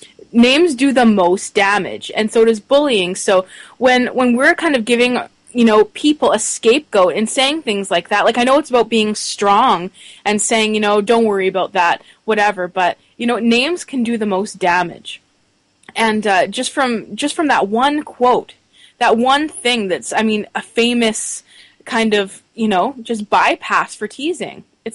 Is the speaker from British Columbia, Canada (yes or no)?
yes; Surrey, British Columbia, Canada; I mean, I grew up in Vancouver, like Surrey.